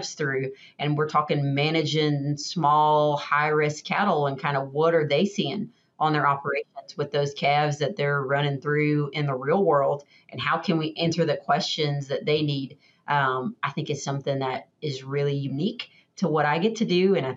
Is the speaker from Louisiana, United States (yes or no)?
yes; Louisiana, United States; So I grew up in South Louisiana. So between Baton Rouge and New Orleans, I went to LSU.